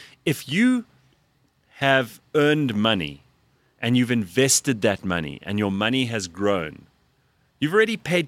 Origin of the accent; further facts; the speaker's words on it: South Africa; we're meant to get excited as South African citizens